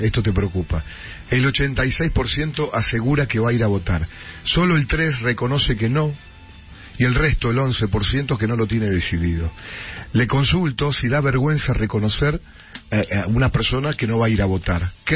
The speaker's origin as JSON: {"language": "Spanish", "country": "Argentina", "said": "¿Somos los argentinos el problema?"}